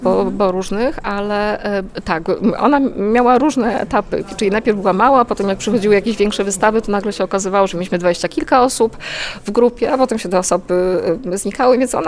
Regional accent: Lesser Poland, Poland; ja wyrosłam z domu, w którym ja jestem spod Oświęcimia, generalnie niedaleko.

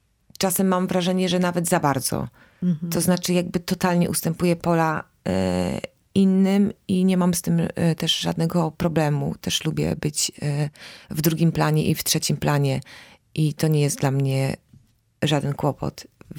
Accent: Warsaw, Masovian Voivodeship, Poland; born there; Jestem urodzona w Warszawie, ale wiele lat mieszkałam na mazowieckiej wsi

